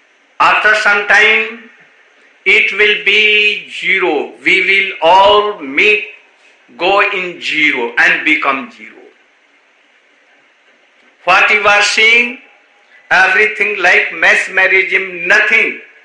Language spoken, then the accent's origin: English; India; born there; My birthplace is also nearer to his birthplace.